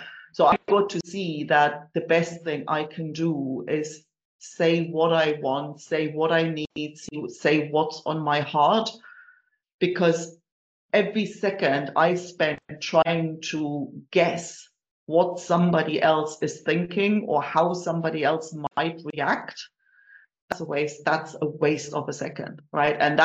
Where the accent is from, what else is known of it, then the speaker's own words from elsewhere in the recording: Germany; English is a second language; moved away as an adult; now in Spain; from Germany, originally based in the lovely sound of the south of Spain. And I moved here a little over 20 years ago.